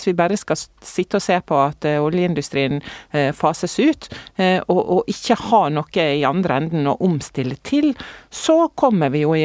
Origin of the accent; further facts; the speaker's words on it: Møre og Romsdal, Norway; Ja, men som sunnmøring, vet du, så er jo jeg vant